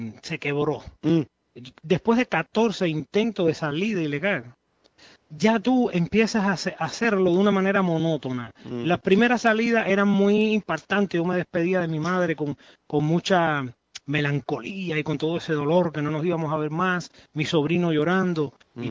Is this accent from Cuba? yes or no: yes; Cuba; now in Key West, United States; Yo salí de Cuba en el 98, el 14 de febrero del 98 salí de Cuba, por última vez, ya después de tres intentos, y el día 18 de ese mismo mes, o sea, 4 días después, llegué aquí a Cayo Hueso.